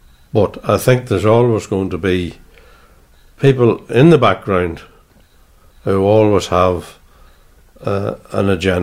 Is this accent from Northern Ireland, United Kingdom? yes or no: yes; Northern Ireland, United Kingdom; Well, I'm an Ulster man.